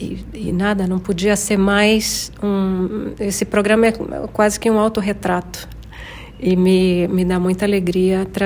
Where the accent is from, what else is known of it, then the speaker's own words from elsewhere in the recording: Rio de Janeiro, Brazil; moved away as an adult; also born or lived in New York; Eu nasci no Brasil, no Rio de Janeiro, de pai exilado cubano e de mãe mineiríssima. Então, e cresci a primeira metade da minha vida no Brasil, no Rio, e depois fui para Nova York estudar